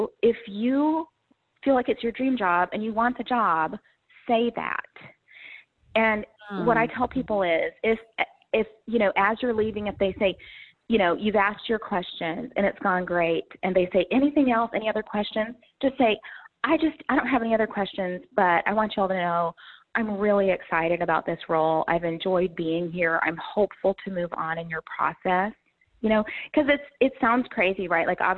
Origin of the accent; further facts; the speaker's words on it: Minnesota, United States; I'm from Minnesota. Do you know that about me?